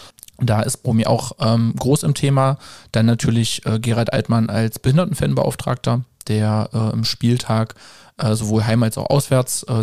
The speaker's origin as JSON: {"language": "German", "town": "Magdeburg", "region": "Saxony-Anhalt", "country": "Germany", "tie": "born or raised there", "said": "geboren in Magdeburg, seitdem auch stets in dieser Stadt. Ja, bin jetzt 33 Jahre und ja, aufgewachsen, gelebt, Familie in dieser Stadt"}